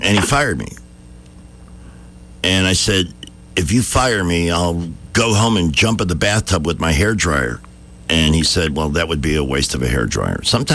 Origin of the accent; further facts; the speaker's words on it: Chicago, Illinois, United States; Well, it was a horrible place, and I came from Chicago, which was big market, big time